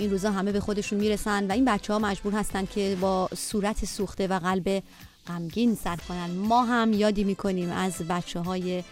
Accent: Iran; ما هم به عنوان یک ایرانی

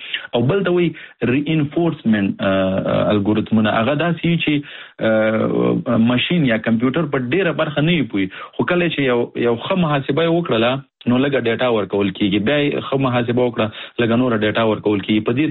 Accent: Nangarhar, Afghanistan; زه د افغانستان د ننګرهار ولایت څخه يم

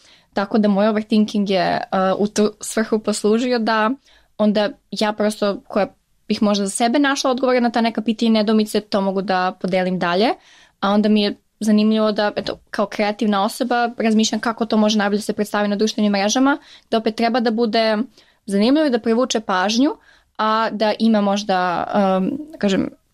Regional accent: Niš, Southern and Eastern Serbia, Serbia; now in United States; imam akcenat kad pričam srpski, što sam iz Niš, što ako mi je bilo toliko lepo tamo, treba tamo da se odselim

